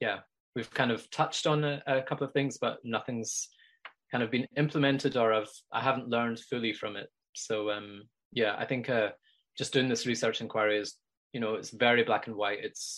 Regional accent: Scotland, United Kingdom; I'm from Scotland.

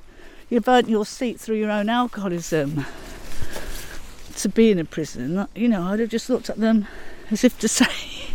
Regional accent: Leicester, East Midlands, United Kingdom; I was the youngest of three growing up in Leicester

